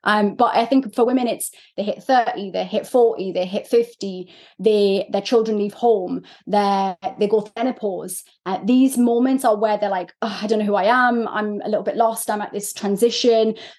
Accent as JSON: {"language": "English", "region": "North East England", "country": "United Kingdom", "said": "I'm this Geordie, sweary, direct human being who calls out bullshit"}